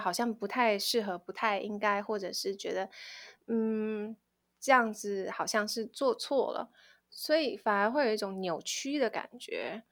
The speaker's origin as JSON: {"language": "Chinese", "country": "Taiwan", "tie": "born or raised there", "said": "我是在台湾出生长大的"}